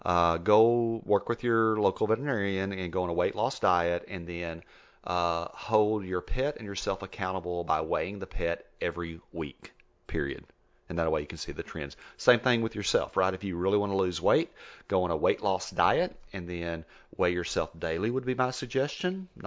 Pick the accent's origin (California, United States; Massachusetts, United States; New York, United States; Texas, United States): Texas, United States; Ropesville; So Texas Tech University is in Lubbock, Texas, which is extremely close to where I grew up and I'm from. I'm from Ropesville.